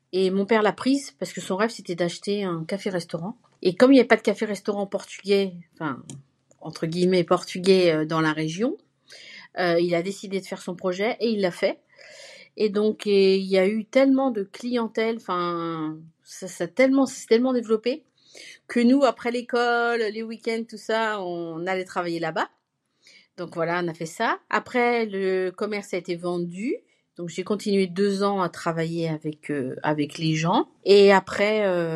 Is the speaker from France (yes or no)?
yes; Nantes, Pays de la Loire, France; born there; j'ai 51 ans, je suis née à Nantes, donc en France, en Loire-Atlantique. Je suis luso-descendante du côté de mon père, donc mon père est arrivé dans fin des années 60 en France, il avait 16 ans, et ma mère est française.